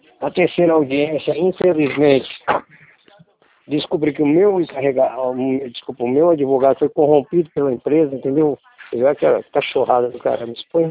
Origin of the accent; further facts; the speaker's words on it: Belo Horizonte, Minas Gerais, Brazil; moved away as an adult; now in São Paulo, Brazil; cresci na, nascido e cresci na capital mineira, em Belo Horizonte. Então o que acontece? De lá pra cá eu não tive contato mais lá com o meu estado.